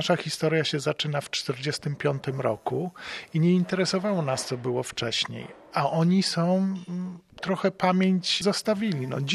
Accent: Szczecin, West Pomeranian Voivodeship, Poland; moved away; Ja jestem stąd po prostu. Nawet jak stąd wyjechałem, to i tak mam takie poczucie, że jestem człowiekiem stąd. I wracam tutaj, jak do siebie.

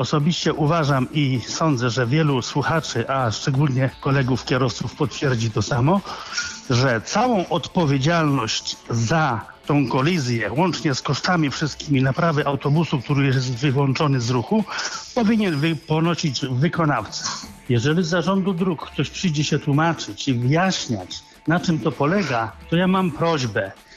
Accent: Szczecin, West Pomeranian Voivodeship, Poland; jestem ze Szczecina.

